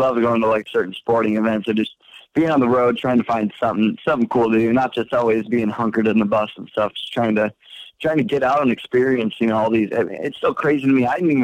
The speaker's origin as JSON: {"language": "English", "region": "Michigan", "country": "United States", "also_born_or_lived": "Port Huron", "said": "because, you know, I'm from Michigan, so I've the Blue Water, but I lived in Port Huron, so I always go over the Blue Water Bridge."}